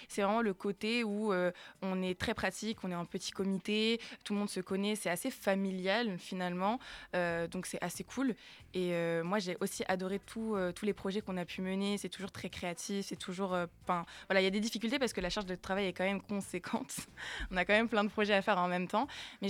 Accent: Normandy, France; Je suis revenue en Normandie parce que je suis normande, voilà.

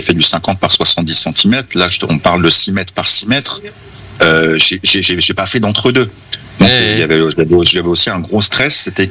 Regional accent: Évreux, Normandy, France; Bref, Évreux City. Mais effectivement, j'ai grandi à la Madeleine et voilà, j'ai un attachement avec ce quartier.

